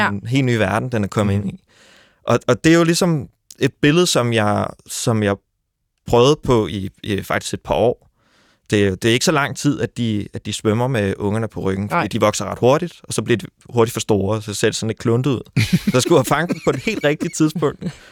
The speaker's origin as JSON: {"language": "Danish", "region": "Zealand", "country": "Denmark", "said": "jeg er fra Lolland Falster, så der var lidt langt."}